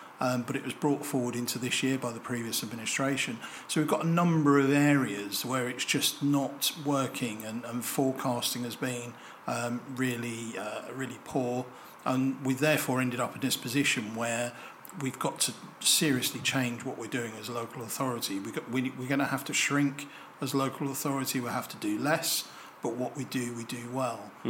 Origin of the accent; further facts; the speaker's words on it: Croydon, London, United Kingdom; You know, I'm a Croydon boy born and bred, and to see my hometown in the state that it's in now is really upsetting